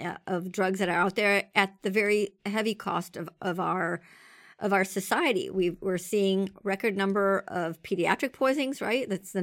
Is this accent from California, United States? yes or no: yes; California, United States; We're both from California, so we have to talk about methamphetamine.